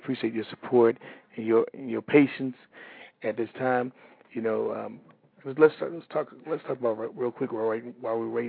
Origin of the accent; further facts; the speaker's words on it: Washington, District of Columbia, United States; this next artist I'm about to play is an artist from my hometown, Washington, D.C.